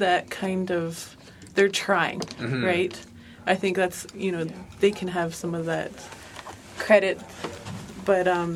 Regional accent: Kitsumkalum, British Columbia, Canada; I'm from Kitsum Kalem, they approached it in a way that was applied to us as Indigenous people

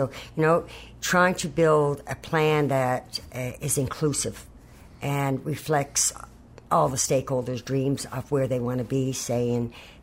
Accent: Rocky Harbour, Newfoundland and Labrador, Canada; community member from Rocky Harbor, I'm from Rocky Harbor, and no matter where you went, that's where you said.

